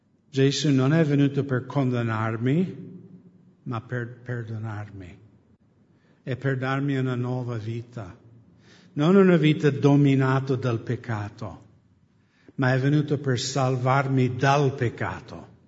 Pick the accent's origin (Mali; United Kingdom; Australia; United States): United States; Italian is a second language; now in Italy; Io crescendo da pagano negli Stati Uniti